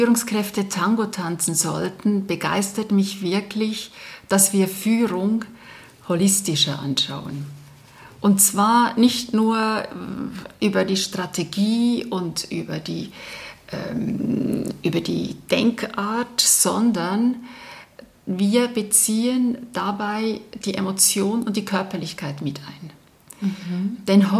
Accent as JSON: {"language": "German", "country": "Switzerland", "also_born_or_lived": "Munich, Germany", "said": "Ich bin Schweizerin, das hört man wahrscheinlich."}